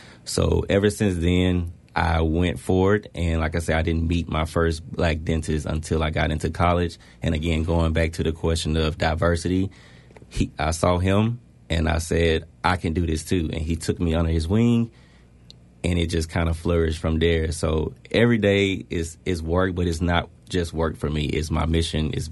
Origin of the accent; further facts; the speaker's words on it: Monroeville, Alabama, United States; So, I'm from Monroeville, Alabama. If you've never heard of it, it's home of the To Kill a Mockingbird. That is my hometown.